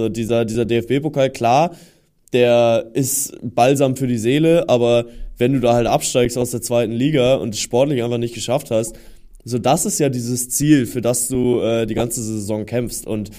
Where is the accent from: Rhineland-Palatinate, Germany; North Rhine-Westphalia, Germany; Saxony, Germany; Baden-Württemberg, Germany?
North Rhine-Westphalia, Germany; Münster; born there; also ich bin ja gebürtiger Münsteraner, ne?